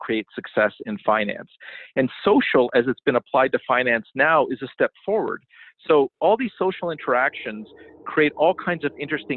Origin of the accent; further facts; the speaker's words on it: Toronto, Ontario, Canada; And I grew up in Toronto and other parts of Southern Ontario.